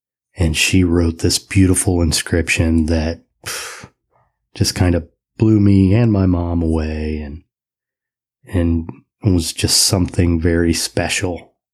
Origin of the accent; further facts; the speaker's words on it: Indiana, United States; also born or lived in Florida; one of the things I talked about was living in Florida and how I was raised in Indiana, but I was never really an Indiana person. Felt like I didn't really belong there.